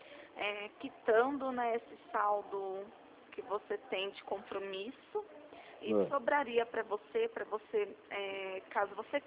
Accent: Rio Claro, São Paulo, Brazil; Eu sou de Rio Claro.

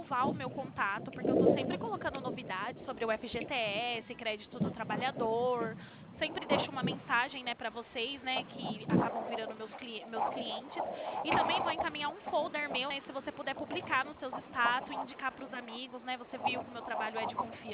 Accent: Americana, São Paulo, Brazil; sou de São Paulo. Na verdade, do interior de São Paulo. Nós somos de Americana.

